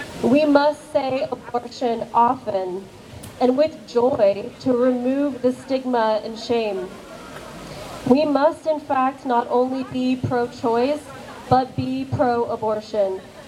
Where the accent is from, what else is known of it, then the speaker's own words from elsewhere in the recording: United States; Take the United States, my home country, for example.